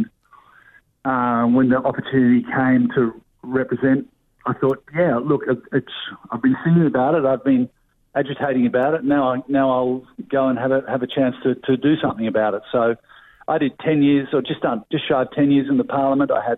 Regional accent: Sydney, New South Wales, Australia; we're from Sydney. You know, we grew up in Sydney.

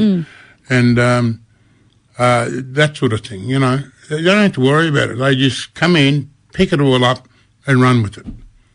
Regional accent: Queensland, Australia; I come from Queensland, we don't eat snakes.

